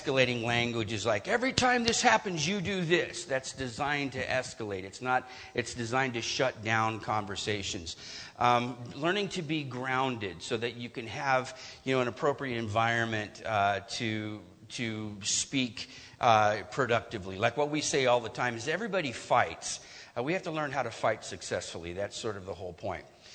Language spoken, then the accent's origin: English; California, United States; So I'm a pastor's kid. I was raised in Northern California, rural Northern California.